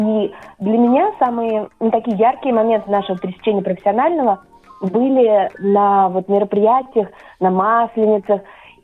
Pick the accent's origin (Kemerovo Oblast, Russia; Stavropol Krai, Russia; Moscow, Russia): Moscow, Russia; То есть я, как человек, который родился и вырос в Москве, никогда не могла себе представить